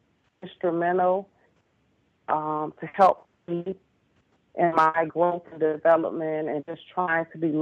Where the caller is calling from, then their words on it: Detroit, Michigan, United States; I'm calling from Detroit, and I just wanted to chime in briefly. I just arrived at my 40 years on this planet